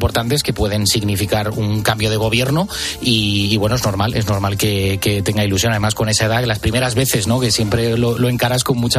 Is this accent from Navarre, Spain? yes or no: no; Valencian Community, Spain; now in Madrid, Spain; En Valencia, ¿no? Sí, me bajaré este fin de semana y ejerceré mi derecho al voto en mi tierra.